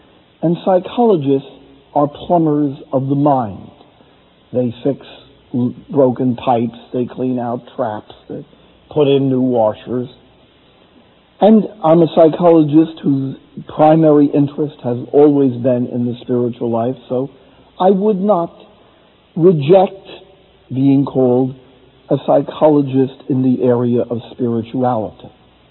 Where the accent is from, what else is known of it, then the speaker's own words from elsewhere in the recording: New York, United States; I'm a New Yorker, and we always have an angle.